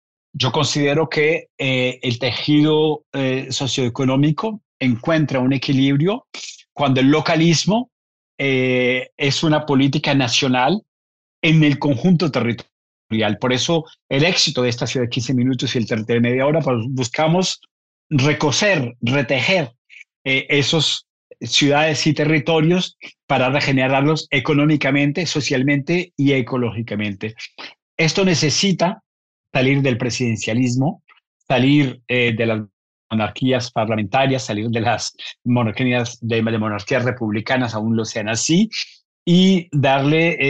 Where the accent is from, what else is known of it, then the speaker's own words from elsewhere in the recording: Colombia; born there; Nací en Colombia, creo que es un país que tiene la palma de oro de la corrupción